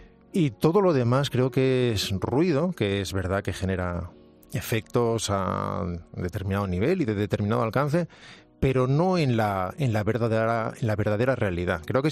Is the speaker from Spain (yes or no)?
yes; Galicia, Spain; born there; Nací en Galicia por empeño materno. Es una cosa muy gallega esa. Mi madre era gallega, en ese momento no vivía allí y fue exclusivamente a dar a luz a Galicia para asegurarse de que yo fuera gallego.